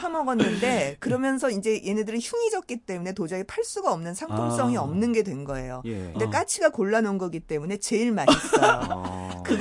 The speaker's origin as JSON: {"language": "Korean", "region": "Seoul", "country": "South Korea", "tie": "born there", "said": "제가 서울에서 태어났는데 시골에서 좀 한 20년 산 적이 있었거든요."}